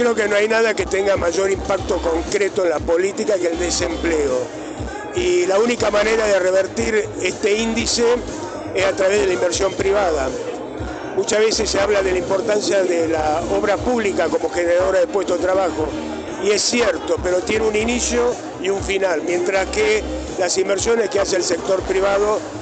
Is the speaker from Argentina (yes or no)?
yes; Aguilares, Tucumán, Argentina; Yo soy de Aguilares, así que conozco muy bien la importancia que tiene la ex Alpargata, la actual Topper, para la ciudad de Aguilares